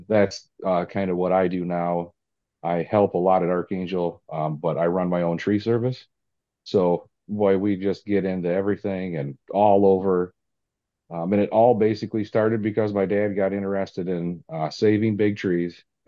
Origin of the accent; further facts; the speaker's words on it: Michigan, United States; I'm from Northern Michigan.